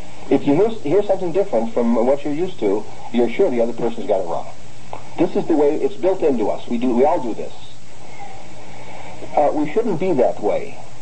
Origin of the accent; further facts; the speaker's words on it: Los Angeles, California, United States; moved away as an adult; also born or lived in Virginia; I moved from Los Angeles in 1962, and the society sent me to Virginia. And I pioneered there in that congregation in Virginia for 4.5 years. Well, you know, the speech in the South is different than the speech where I was from.